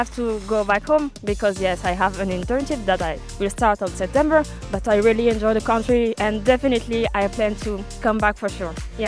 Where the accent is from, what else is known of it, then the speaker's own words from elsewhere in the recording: Île-de-France, France; English is a second language; I'm 22 years old. I will turn 23 soon. I'm from France, near Paris, in a little city that nobody knows, at 1 hour in the north of Paris.